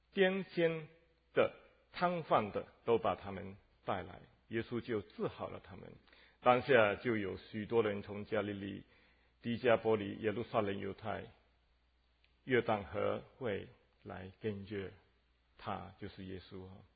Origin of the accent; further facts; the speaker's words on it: Malaysia; accent: Fuzhou-accented Mandarin; 我是马来西亚来的啊。我这个国语是福州话的国语啊，所以请大家见谅。就是说我的国语不是标准的